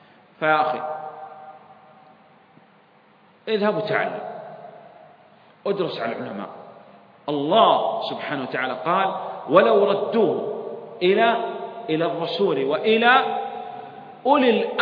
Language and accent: Arabic; Saudi Arabia; عندنا في المملكة العربية السعودية